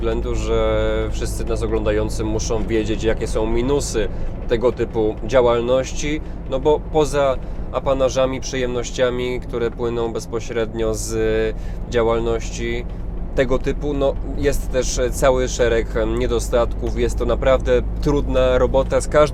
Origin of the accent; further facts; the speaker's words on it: Kraków, Lesser Poland, Poland; A ja z Krakowa.